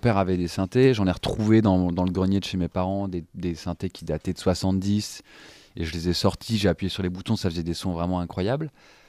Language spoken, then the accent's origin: French; Lille, Hauts-de-France, France; Moi, je suis lillois aussi